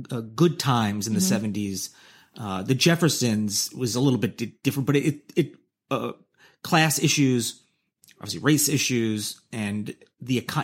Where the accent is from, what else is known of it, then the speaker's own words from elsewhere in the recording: Midwest, United States; So I'm from the Midwest.